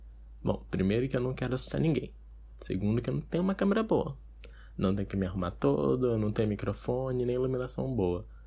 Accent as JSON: {"language": "Portuguese", "town": "Manaus", "region": "Amazonas", "country": "Brazil", "said": "sou daqui de Manaus, eu tenho 20 anos."}